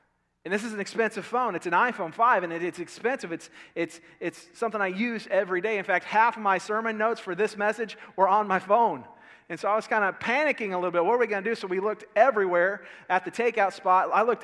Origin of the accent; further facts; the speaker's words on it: the South, United States; I'm from the Bible Belt.